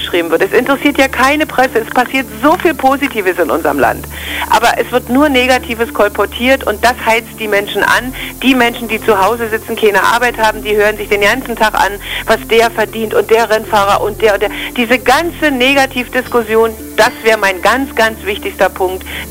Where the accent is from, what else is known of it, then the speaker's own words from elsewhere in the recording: East Germany, Germany; Ich bin Ossi und bleibe Ossi, das ist gar nicht mein Ding